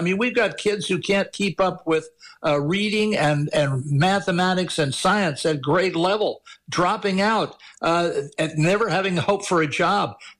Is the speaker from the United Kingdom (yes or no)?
no; Washington, District of Columbia, United States; born there; I say we because I was born in Washington, D.C. I'm here at the moment, and I've spent most of my professional life here.